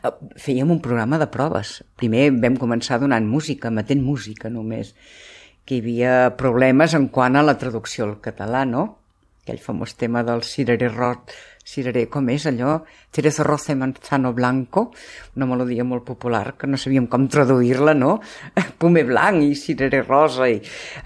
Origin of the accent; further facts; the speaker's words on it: Catalonia, Spain; Vinc del Garraf, sí, és veritat, del massís del Garraf.